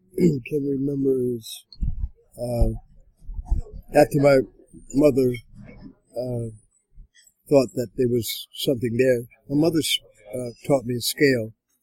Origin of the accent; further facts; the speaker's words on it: Plainfield, New Jersey, United States; also born or lived in Long Branch, New Jersey; And then we moved to, this was in Long Branch, New Jersey. I was born in Jersey Shore.